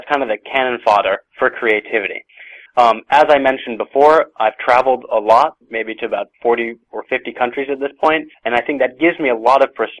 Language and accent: English; New York City, New York, United States; And I was growing up in New York City at the time, and so we went off to the kind of Natural History Museum